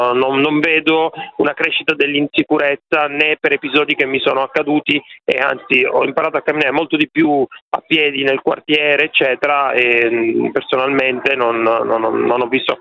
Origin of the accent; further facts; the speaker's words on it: Catania, Sicily, Italy; moved away as an adult; now in Milan, Italy; Vengo dalla Sicilia, quindi ho vissuto a Catania per i primi circa 30 anni della mia vita, e poi ho passato 20 anni a Milano.